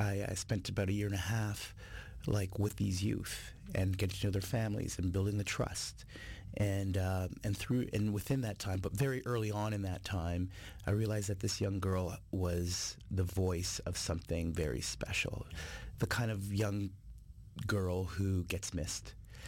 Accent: Toronto, Ontario, Canada; I'm a citizen of this country. I'm born and raised in Toronto, and I make films

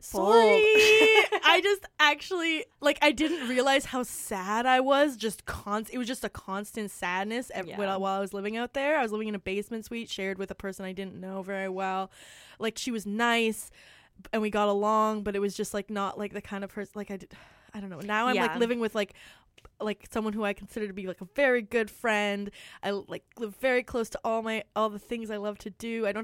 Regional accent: North Vancouver, British Columbia, Canada; I am from North Vancouver.

